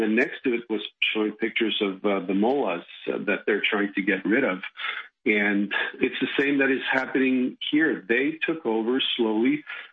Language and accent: English; Canada; also born or lived in Europe; I'm a Canadian from Italian descent, spent most of my life in Europe